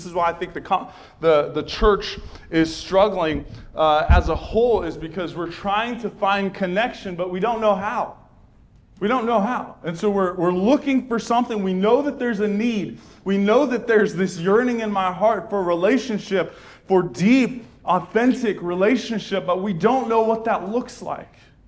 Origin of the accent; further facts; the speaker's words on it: California, United States; I grew up in Southern California. It was the same concept. You never met someone that was actually from the area.